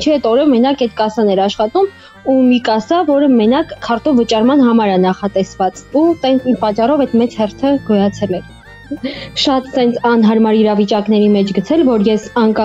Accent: Shaghat, Syunik, Armenia; born there; Ես ծնվել եմ Սիսիանի գյուղ Շաղատում

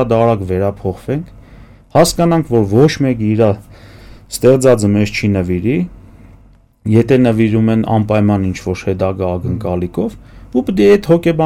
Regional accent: Armenia; born there; եթե մենք Հայաստանում ենք ծնվել, հայ ենք ծնվել, ուրեմն դա է մեր միսիան

